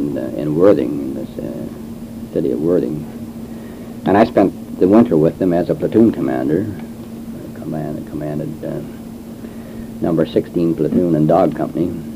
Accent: Saskatchewan, Canada; Basically, I suppose, because I came from Saskatchewan

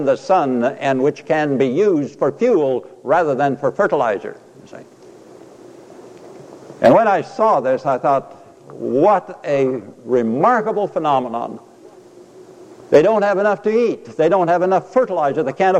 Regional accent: Washington, United States; I come from the Puyallup Valley up there in the Pacific Northwest, which has the most fertile, beautiful soil to raise the vegetables of all kinds.

